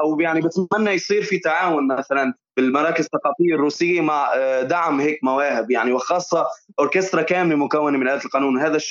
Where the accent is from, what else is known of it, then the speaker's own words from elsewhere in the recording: Syria; نحكي عن صعوباتنا اللي عم تواجهنا نحن كشباب سوري